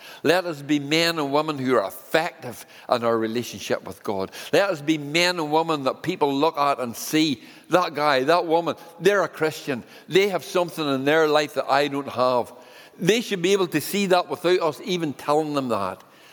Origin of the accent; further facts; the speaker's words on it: Cloughmills, Northern Ireland, United Kingdom; And Stuart was from Clough Mills. And I was from Clough Mills.